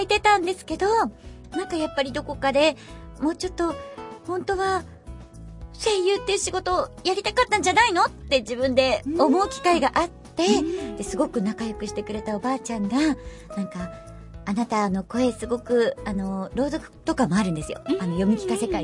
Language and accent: Japanese; Yubari, Hokkaido, Japan; 実は私、北海道の夕張出身なんですけど、ど田舎で、もうカラオケもないし、うん、映画館もないし、